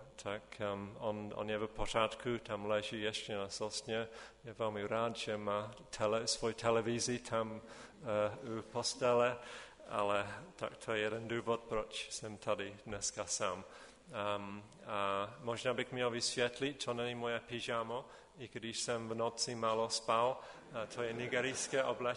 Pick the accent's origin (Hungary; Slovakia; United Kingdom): United Kingdom; England; now in Třanovice, Czechia; jak Pavel už řekl, jsem Angličan, jsem ženatý, manželka tady se jmenuje Milena a společně se svými čtyřmi dětmi patříme do sboru ve Třanovicích.